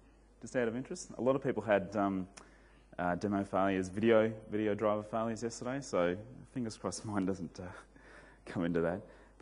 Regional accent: Melbourne, Victoria, Australia; I'm from Melbourne, so a lot of the Melbourne community is using CoffeeScript.

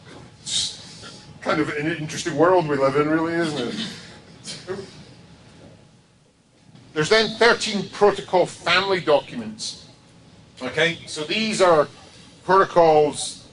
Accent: Scotland, United Kingdom; I'm a Scotsman

